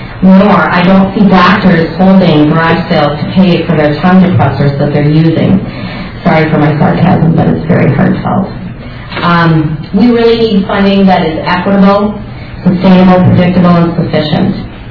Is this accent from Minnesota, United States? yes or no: yes; Minnesota, United States; I was born and raised in the Centennial School District way back in the 60s.